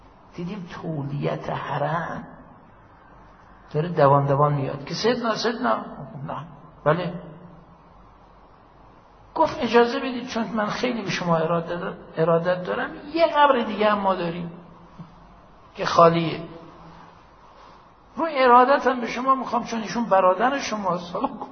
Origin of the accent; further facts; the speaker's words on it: Kashan, Isfahan, Iran; accent: Kashani; یک عده از همشهریای ما از لهجه من مشخص کاشانی هم آمدن